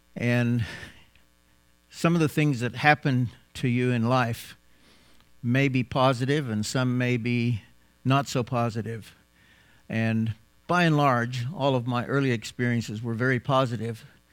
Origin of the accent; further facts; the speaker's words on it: United States; accent: American; And they heard my American accent, and they'd all gather around me, and they'd say, oh, go on, speak a little bit.